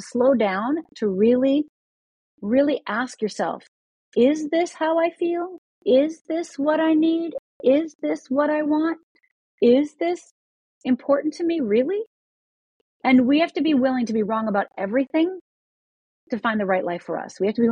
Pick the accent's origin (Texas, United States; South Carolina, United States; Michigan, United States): Michigan, United States; I'm Finnish. I grew up in Upper Michigan.